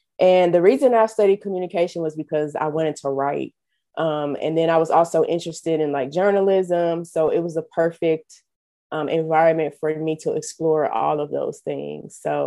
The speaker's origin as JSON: {"language": "English", "town": "Florissant", "region": "Missouri", "country": "United States", "tie": "born or raised there", "also_born_or_lived": "Northwoods", "said": "I started growing up in Northwoods, probably up until about kindergarten. Then my family and I moved to Florissant. So I've been a Florissant kid ever since. I'm still there."}